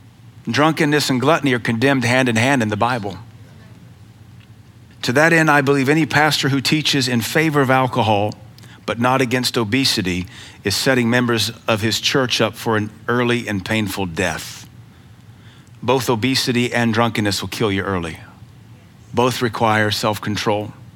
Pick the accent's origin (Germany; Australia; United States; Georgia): United States; Seattle, Washington; I'm from Seattle. That whole city smells like weed now.